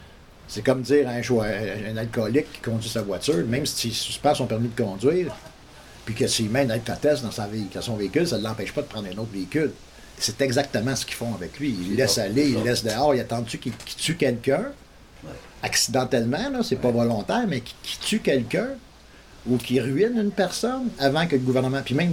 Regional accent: Montreal, Quebec, Canada; Moi, je viens de Montréal, puis je veux dire, quand une personne, même juste crier, il s'en va, il le ramasse

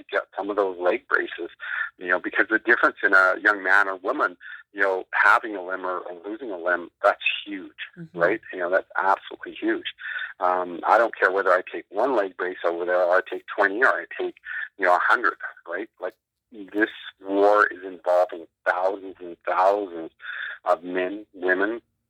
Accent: Canada; me as a Canadian, I'm not used to that.

